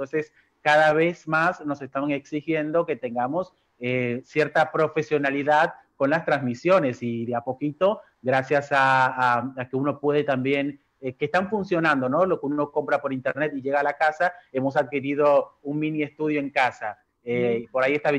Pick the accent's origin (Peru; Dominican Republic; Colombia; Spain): Dominican Republic; now in Argentina; el organismo que uno tiene como dominicano en este país